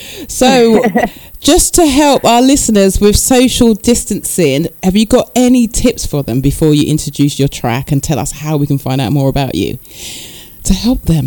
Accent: London, United Kingdom; born there; Yes, and I was born in East London as well, so yeah, join the club. Wolfen Forest, actually.

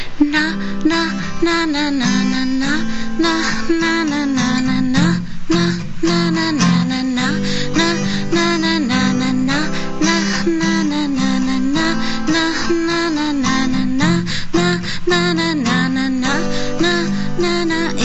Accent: Dagenham, London, United Kingdom; I'm from Dagenham in Essex, just up the road.

